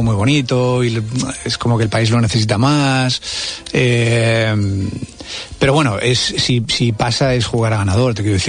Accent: Argentina; yo siempre he mantenido el empeño de no romper el vínculo con mi país de origen, ¿no? De mantener mi identificación con Argentina, mi argentinidad, mi vínculo con mis raíces

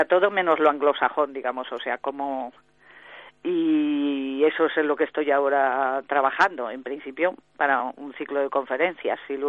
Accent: Barcelona, Catalonia, Spain; Yo soy de Barcelona, sí.

